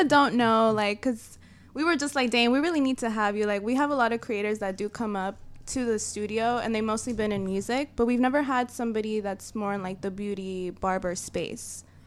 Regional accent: San Diego, California, United States; He's actually from my hometown. He's from San Diego.

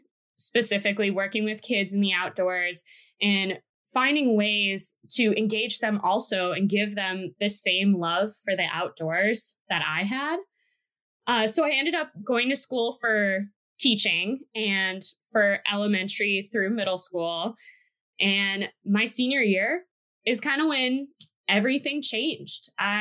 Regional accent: Wisconsin, United States; Hi, so I'm originally from Wisconsin, and growing up there, we normally, for us, nature would be going to the lake or exploring, going up north in the woods and hunting.

